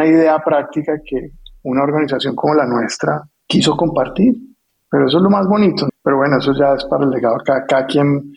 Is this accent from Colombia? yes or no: yes; Colombia; Somos colombianos y nos encanta echar paja.